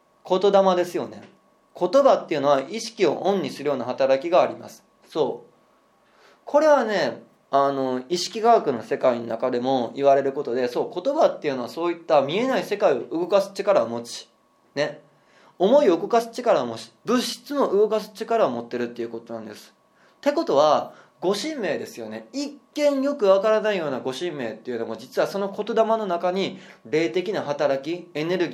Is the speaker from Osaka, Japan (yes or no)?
yes; Hirakata, Osaka, Japan; 私は大阪府枚方市から来ました